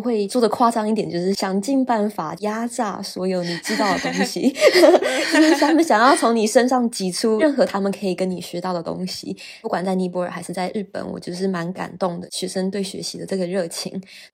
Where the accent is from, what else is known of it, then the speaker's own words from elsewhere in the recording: Canada; 我在加拿大长大，我的大学本科跟第一个硕士也都是在加拿大英属哥伦比亚大学 University of British Columbia 完成的。